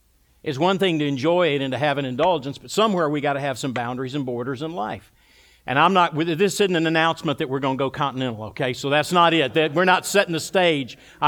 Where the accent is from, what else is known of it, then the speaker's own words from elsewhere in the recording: the South, United States; I grew up in the South. And from my childhood, I have to say, I like fried in my mouth.